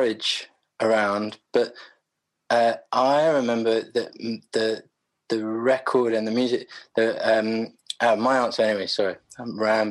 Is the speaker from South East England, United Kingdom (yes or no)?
no; London, United Kingdom; born there; I was born in South London, in Clapham, at St. Thomas's, actually, which is Waterloo.